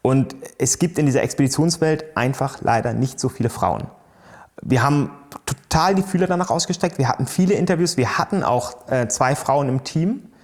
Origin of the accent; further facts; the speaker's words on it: Germany; also ich als Deutsche